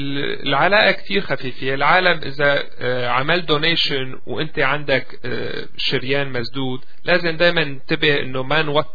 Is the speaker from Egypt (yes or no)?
no; Canada; أنا كبرت هون بكندا، بس دايما بقول باب حياتي جينيتيكلي ماني معمول لعيش هون.